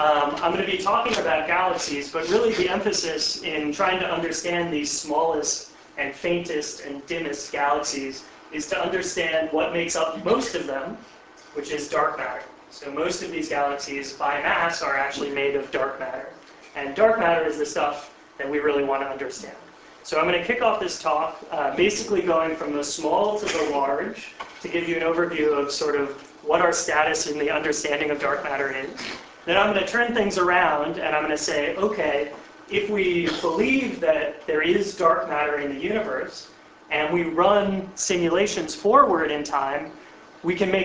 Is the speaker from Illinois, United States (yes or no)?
yes; Chicago, Illinois, United States; I'm from Chicago. It was snowing a week before I got here.